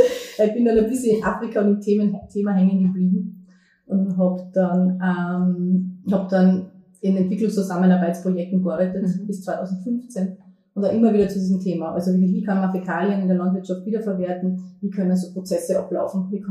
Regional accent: Bad Ischl, Upper Austria, Austria; now in Carinthia, Austria; Also ich komme aus dem Salzkammergut, aus dem oberösterreichischen Teil, aus Bad Ischl. Genau, da verbindet mich auch immer noch sehr viel. Also ich fahre euch immer noch gerne nach Hause, obwohl ich inzwischen seit mehreren Jahren in Kärnten wohne.

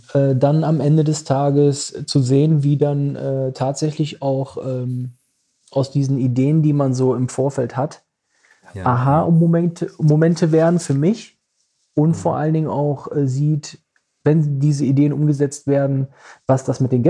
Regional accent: Düsseldorf, North Rhine-Westphalia, Germany; im Benrath. Dann sind wir in den Benrather Ballon reingegangen, da, wo ich aufgewachsen bin.

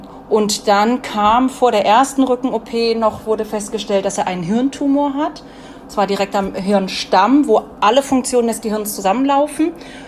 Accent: Wedemark, Lower Saxony, Germany; ich komme aus der Wedemark. Das ist eine Region nördlich von Hannover.

